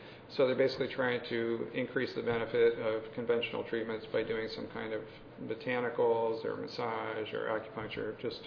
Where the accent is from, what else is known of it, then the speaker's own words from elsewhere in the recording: Detroit, Michigan, United States; I'm also from Detroit, so I have a little mixed emotion from last night's defeat and win.